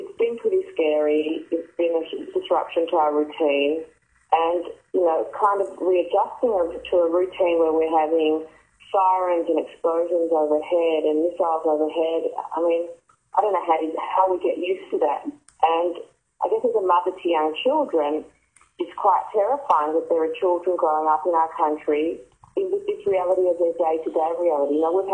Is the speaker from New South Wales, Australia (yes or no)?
no; Melbourne, Victoria, Australia; And I grew up in Melbourne. So growing up in Melbourne, I experienced the occasional anti-Semitic slur on the street. And going to a Jewish day school